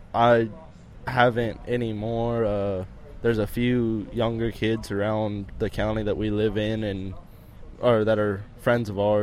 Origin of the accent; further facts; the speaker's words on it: Devine, Texas, United States; I'm from Divine, Texas, about 40 miles southwest of San Antonio.